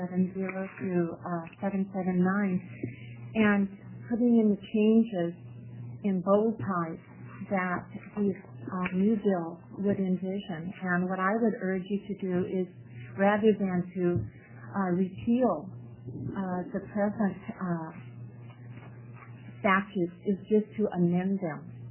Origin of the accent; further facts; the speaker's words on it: Portland, Oregon, United States; I'm from Portland, and I'm here representing the Oregon Historic Cemeteries Association.